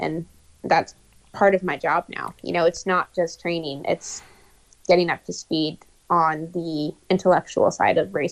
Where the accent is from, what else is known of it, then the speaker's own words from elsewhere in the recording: Alaska, United States; I want to start a big Gran Fondo up near Denali and or in my hometown, because I just think it's so beautiful. And if you're the kind of person that loves biking in the outdoors, I think you're the kind of person that would love Alaska